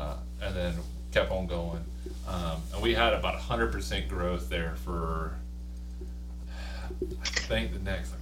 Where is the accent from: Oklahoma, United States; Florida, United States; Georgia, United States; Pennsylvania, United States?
Georgia, United States; I grew up around Effingham County, I started when I was 16.